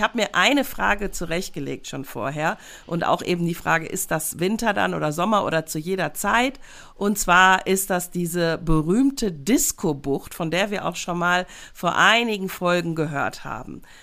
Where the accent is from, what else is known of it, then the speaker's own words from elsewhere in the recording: Tyrol, Austria; Das ist so ein Dorf bei uns in Tirol.